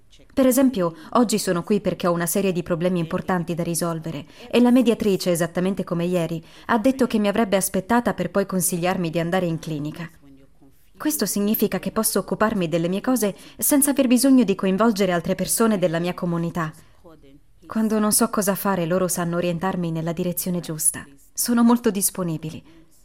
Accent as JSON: {"language": "Italian", "country": "Nigeria", "moved": "as an adult", "lives_now": "Sassari, Italy", "said": "Sono nigeriana e vivo a Sassari da 9 anni. Ho deciso di lasciare l'Africa perché per me era molto difficile andare avanti."}